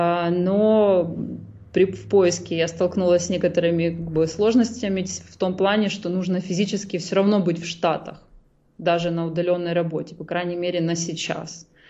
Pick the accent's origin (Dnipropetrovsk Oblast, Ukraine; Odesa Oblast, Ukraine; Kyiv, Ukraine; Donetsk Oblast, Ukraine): Dnipropetrovsk Oblast, Ukraine; Dnipro; now in Italy; Я из Украины.